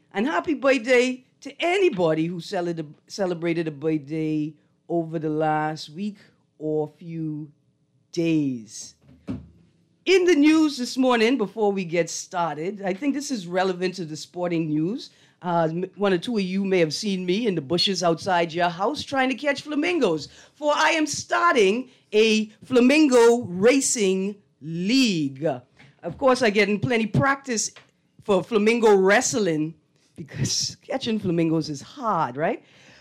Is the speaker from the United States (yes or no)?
no; Bahamas; I'm from the Bahamas and I'm extending a personal in who failed the exam. Come Bahamas with me.